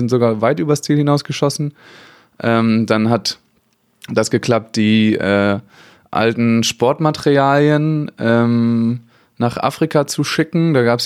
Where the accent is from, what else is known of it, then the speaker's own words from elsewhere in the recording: Kiel, Schleswig-Holstein, Germany; aber ich komme ja nur mal aus Kiel, da war immer, war auch früher immer viel Handball